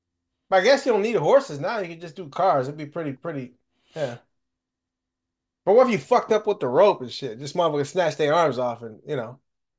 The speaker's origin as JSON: {"language": "English", "region": "Mississippi", "country": "United States", "said": "keep in mind, I'm from Mississippi."}